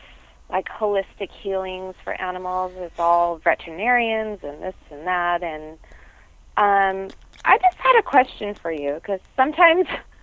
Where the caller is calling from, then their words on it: Anaheim Hills, California, United States; I'm calling from Anaheim Hills